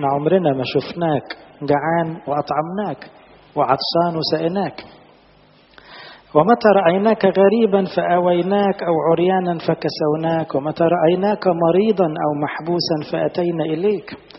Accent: Egypt; ناس عندنا في مصر ممكن تلاقي جلابيته على اللحم

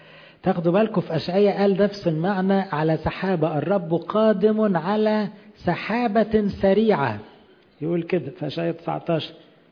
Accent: Egypt; عشان كده احنا بنفتخر ان احنا مصريين

